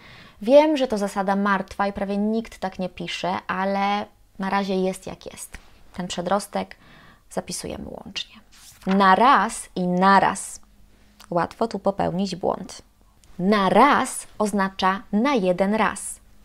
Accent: Lublin Voivodeship, Poland; accent: Lublin region; ja dawniej tak mówiłam, ponieważ jest to wymowa charakterystyczna dla mieszkańców Lubelszczyzny, a ja z Lubelszczyzny pochodzę i chyba Podkarpacia.

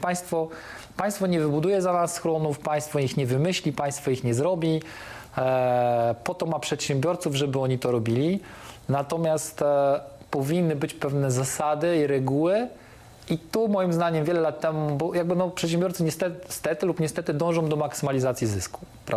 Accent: Warsaw, Masovian Voivodeship, Poland; poznaniacy mówię trochę żartem, pamiętajmy, że jestem warszawiakiem.

